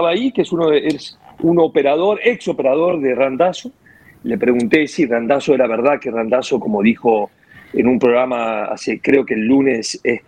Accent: Madrid, Community of Madrid, Spain; born there; No te olvides que yo nací en España, Madrid.

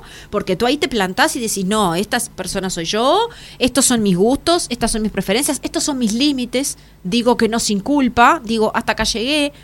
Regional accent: Montevideo, Uruguay; Exactamente, de Montevideo, y saben que vengo muy seguido aquí a Buenos Aires

